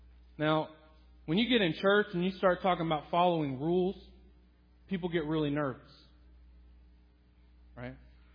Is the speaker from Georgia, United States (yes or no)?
yes; Georgia, United States; Some of you will know, I grew up outside of Atlanta, so I am a big Atlanta Braves fan.